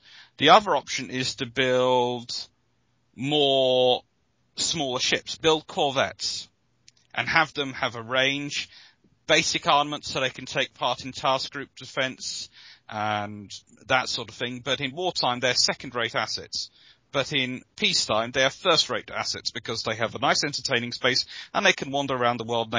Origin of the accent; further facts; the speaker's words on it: United Kingdom; I'm British, and we have a history of not liking private armies.